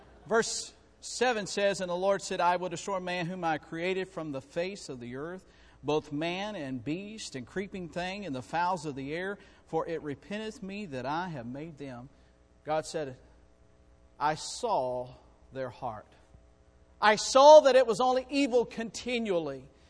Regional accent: Alabama, United States; Sorry, I'm from Alabama.

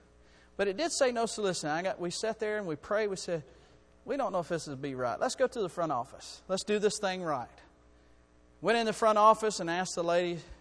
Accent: Florida, United States; We're from Florida.

